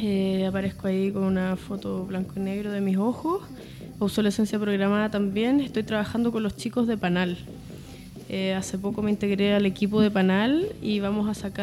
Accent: Colombia; yo soy colombiano

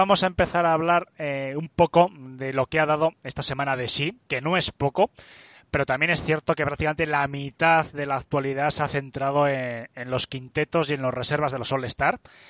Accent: Spain; todos como españoles

